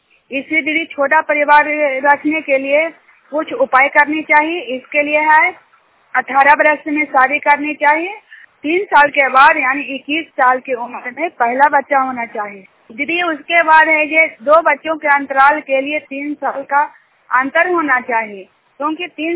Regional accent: Juniyar, Bihar, India; Junior गांव के रहने वाली हूँ।

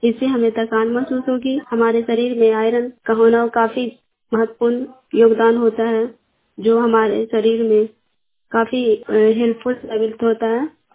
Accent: Lalpur, Bihar, India; कुमारी ग्राम लालपुर प्रखंड चंडी की निवासी हूँ।

